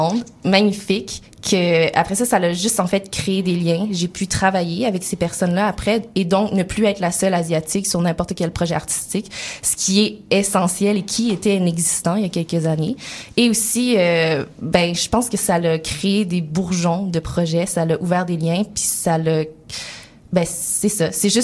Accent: Quebec City, Quebec, Canada; born there; Oui, mais je suis née à Québec, okay. Mais de parents d'origine malgache chinoise.

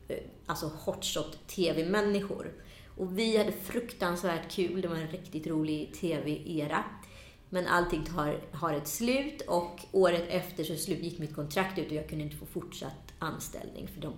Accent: Garphyttan, Örebro County, Sweden; also born or lived in India / Kullavik / Strömstad; Jag är född i Indien, adopterad till Sverige 2,5. Då bodde jag fram till jag skulle fylla 10 år i en liten by eller ort utanför Örebro som heter Garphyttan. Efter det flyttade vi till Kullavik, strax utanför Särö i Göteborg.

